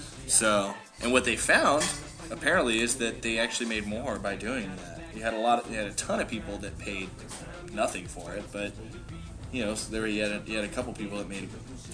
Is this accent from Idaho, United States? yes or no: no; California, United States; born and raised, go Dodgers.